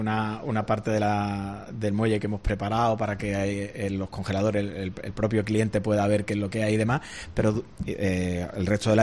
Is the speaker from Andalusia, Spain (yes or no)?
yes; Málaga, Andalusia, Spain; somos malagueños 100%, no hay detrás fondos internacionales ni nada de eso, ¿no? Somos familias malagueñas las que estamos detrás del proyecto.